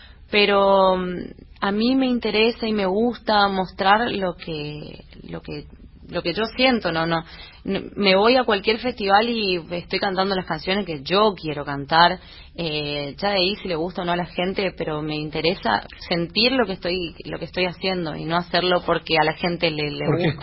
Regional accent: Corrientes, Argentina; mi mamá es mercedeña, bueno, yo soy de Corrientes, pero tengo sangre de Mercedes.

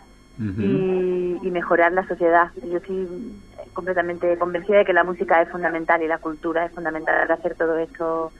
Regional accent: Spain; y yo que soy una cantante española

